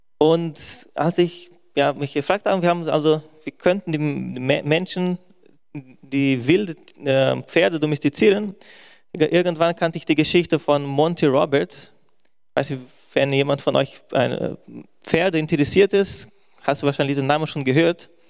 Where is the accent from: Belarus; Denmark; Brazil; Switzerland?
Brazil; German is a second language; now in Germany; Als Brasilianer ist die Familie sehr wichtig.